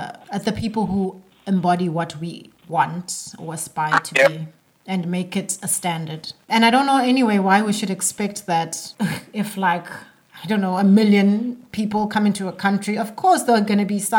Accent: South Africa; It's very painful to say as a South African, because as South Africans, we don't even have passports, majority of us, because we ain't going nowhere.

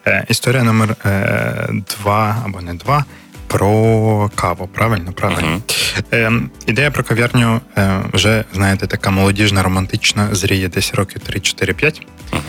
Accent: Odesa, Odesa Oblast, Ukraine; also born or lived in Kyiv / Ivano-Frankivsk; now in Drohobych, Ukraine; Я родом з Одеси, це правда. Народився, виріс, навчався. Вступив в Київ, провчився, пропрацював там 8 років.

